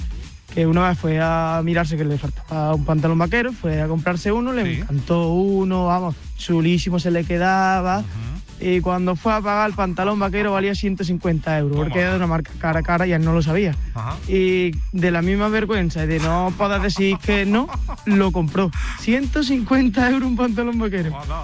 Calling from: Córdoba, Andalusia, Spain; de Córdoba

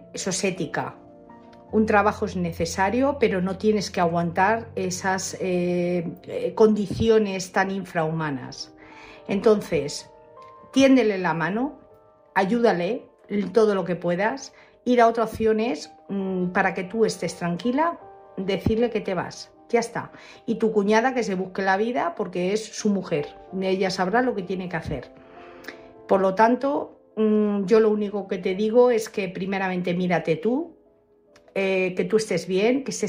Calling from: Madrid, Community of Madrid, Spain; de Madrid.

